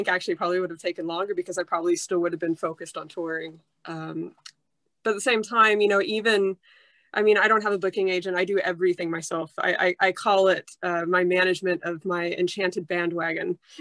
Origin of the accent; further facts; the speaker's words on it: Long Beach, California, United States; But I would say it's Americana. I'm from Long Beach. I don't sing with a country twang